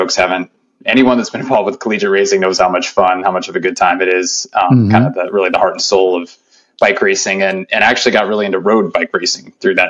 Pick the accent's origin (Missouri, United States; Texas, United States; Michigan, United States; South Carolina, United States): Missouri, United States; St. Louis; When I was a teenager, I grew up in St. Louis, Missouri.